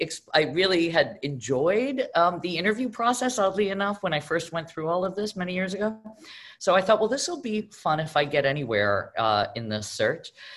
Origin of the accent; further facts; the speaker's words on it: Mexico City, Mexico; I grew up in Mexico City, attending a Zionist yeshiva.